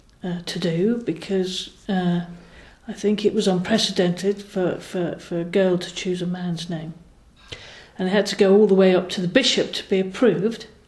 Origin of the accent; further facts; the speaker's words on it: Gravesend, South East England, United Kingdom; I was born in Kent and brought up in Gravesend in Kent.